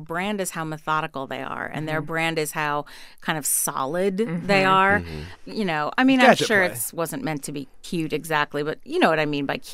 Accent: Pennsylvania, United States; when I was a kid, the Eagles were my hometown team.

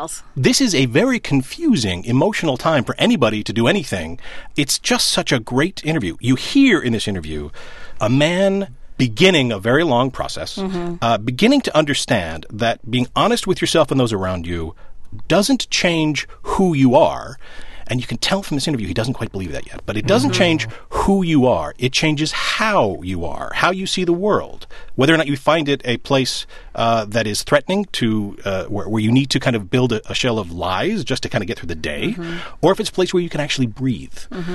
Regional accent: Pennsylvania, United States; What, 10 minutes away from

